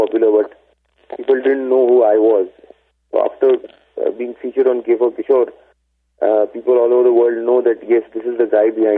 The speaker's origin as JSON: {"language": "Bangla", "town": "Kolkata", "region": "West Bengal", "country": "India", "tie": "born or raised there", "said": "এত বছর আমরা কলকাতায় বড় হয়েছি"}